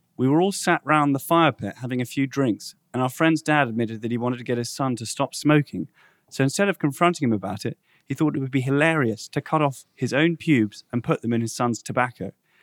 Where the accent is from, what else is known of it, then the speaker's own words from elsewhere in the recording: London, United Kingdom; also born or lived in United States; I'm from London, blah, blah, blah, blah. But, you know, I lived in the States for a long time, blah, blah.